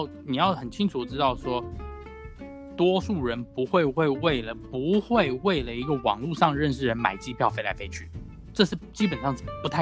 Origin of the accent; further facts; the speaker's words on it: Taiwan; now in United States; 我们台湾例子，因为我本身台湾人，所以我经常会用台湾做例子。